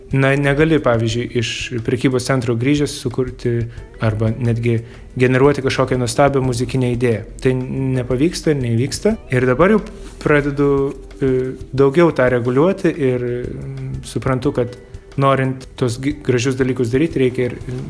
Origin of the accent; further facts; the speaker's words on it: Vilnius, Vilnius County, Lithuania; aš gimiau Vilniuje, užaugau ir... čia ne jo gimtinė, mano gimtinė Vilnius, bet ne jo.